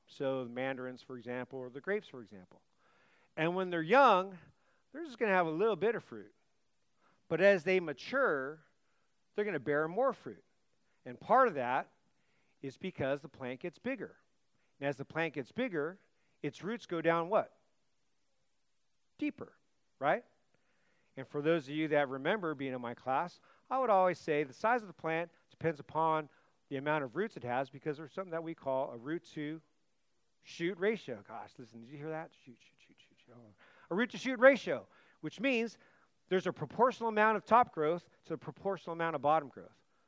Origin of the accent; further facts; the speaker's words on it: California, United States; I was a kid who grew up in the 70s. It was like, and I grew up in the East Bay.